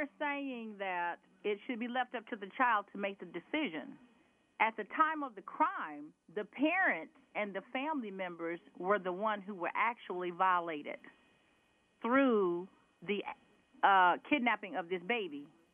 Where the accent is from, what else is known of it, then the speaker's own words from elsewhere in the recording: North Carolina, United States; Well, ironically enough, I am from North Carolina.